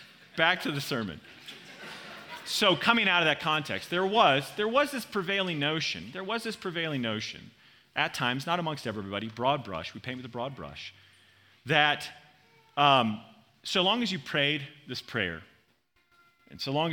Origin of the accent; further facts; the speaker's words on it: Southeast, United States; But I grew up in the Southeast